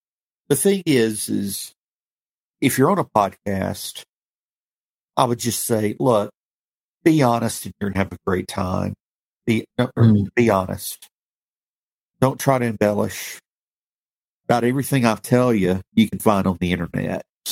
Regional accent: Scotland, United Kingdom; I'm from Scotland.

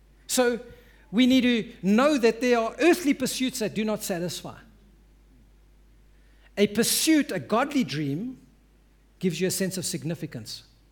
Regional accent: South Africa; you're thinking as a South African, ach, I'm vlees wees, man.

